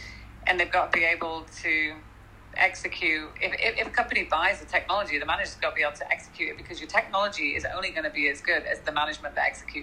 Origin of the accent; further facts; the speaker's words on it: England, United Kingdom; also born or lived in United States; now in Canada; I moved from England to the US to Canada. So I lived in three different countries and my kids are mixed race.